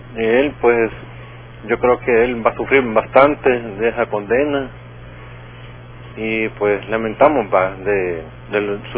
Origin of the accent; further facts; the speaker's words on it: El Salvador; creo que nosotros como salvadoreños deberíamos no sentirnos alegres por eso, sino que sentirnos orgullosos por nuestro país